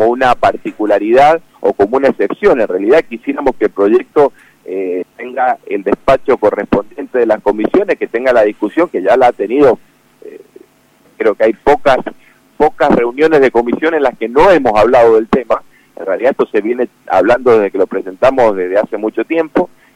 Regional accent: Mendoza, Argentina; nos enorgullecen como mendocinos

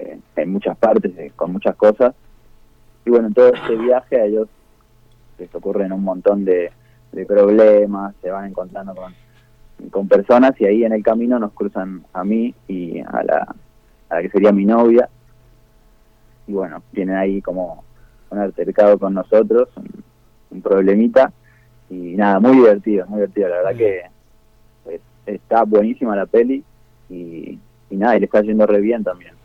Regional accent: Mendoza, Argentina; como mendocino, lo tiene más normalizado

